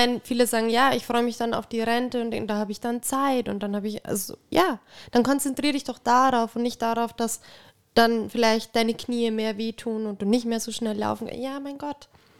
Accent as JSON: {"language": "German", "region": "Bavaria", "country": "Germany", "said": "Und das sage ich als Bayerin, ne?"}